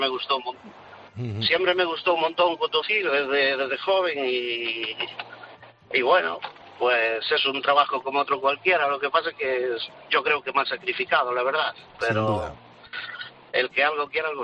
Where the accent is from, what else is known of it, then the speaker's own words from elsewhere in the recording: Vilagarcía de Arousa, Galicia, Spain; yo soy de Villa García